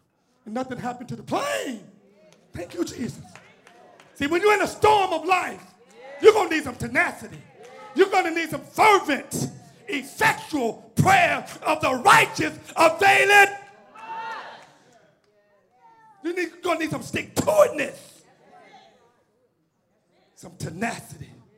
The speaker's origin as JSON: {"language": "English", "region": "Illinois", "country": "United States", "tie": "born or raised there", "said": "He grew up where I grew up in Robert Taylor Holmes Housing Project."}